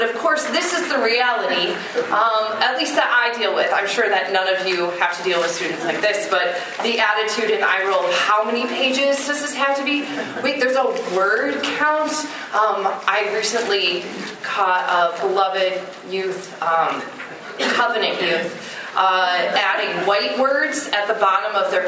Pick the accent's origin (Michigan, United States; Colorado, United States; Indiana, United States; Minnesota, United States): Michigan, United States; Grand Rapids; I grew up in Grand Rapids, Michigan at Grand Rapids Christian High School, which I always called Christian High. And then I moved to the Chicago area